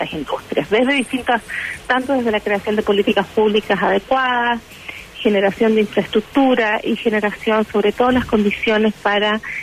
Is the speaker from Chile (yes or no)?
yes; Chile; now in United States; yo soy chilena, a pesar de que vivo en Estados Unidos, sigo con el corazón puesto allá.